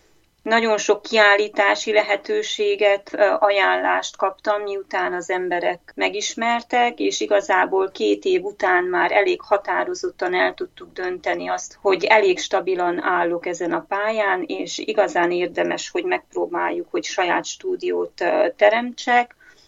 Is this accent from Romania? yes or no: yes; Transylvania, Romania; moved away as an adult; now in Arnprior, Canada; Erdélyből származom, Erdélyből költöztünk Kanadába 2013-ban, de egy év itt tartózkodás után egy évre visszautaztunk, és aztán véglegesen 2015-ben költöztünk Ottawába, és ott éltünk két évet